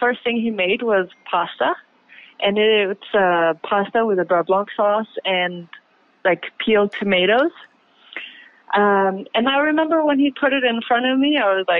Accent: Portugal; So I was born in Portugal, and to save money, they grew everything themselves, or my mother did.

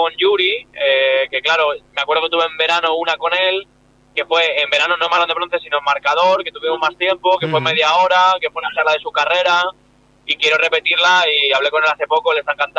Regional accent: Madrid, Community of Madrid, Spain; Yo soy el único de Madrid

